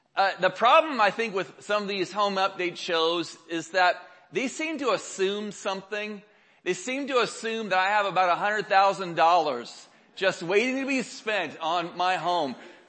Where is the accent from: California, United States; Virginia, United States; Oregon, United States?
Oregon, United States; moved away as an adult; 6 years ago, I left my family of 40 years. I was born and raised in Oregon. All my friends and all my family, I just left them.